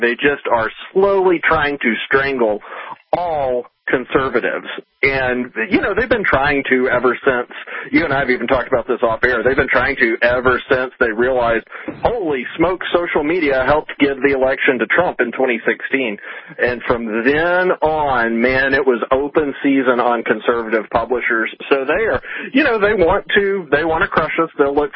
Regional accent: Arkansas, United States; The people in my hometown with 500 people in Arkansas.

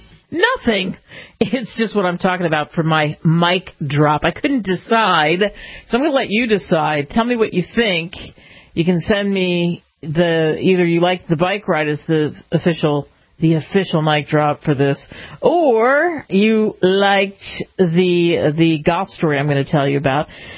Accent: Philadelphia, Pennsylvania, United States; my family, I'm from the Philadelphia area, my family lives there

